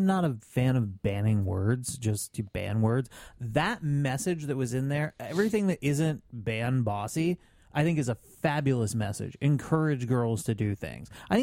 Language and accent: English; Vermont, United States; my home state of Vermont got pot roast.